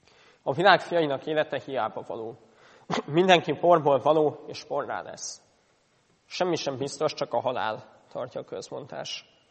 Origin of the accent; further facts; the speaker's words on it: Hungary; Vállaltam, hogy idegen, hogy magyar vagyok